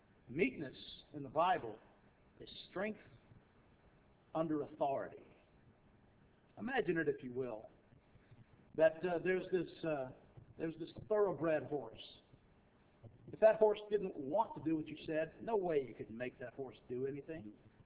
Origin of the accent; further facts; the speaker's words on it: Texas, United States; You know I'm a Texan, and I don't know about Missourians, but I know about Texans.